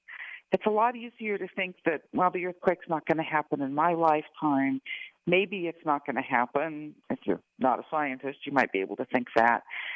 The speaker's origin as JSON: {"language": "English", "region": "California", "country": "United States", "tie": "born or raised there", "said": "I grew up in California. One of my earliest memories is an earthquake."}